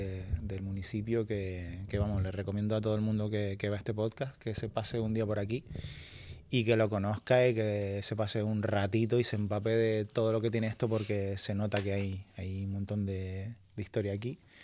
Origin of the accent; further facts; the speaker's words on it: Anaga, Canary Islands, Spain; Porque yo vengo de un pueblo de Anaga, una aldeita.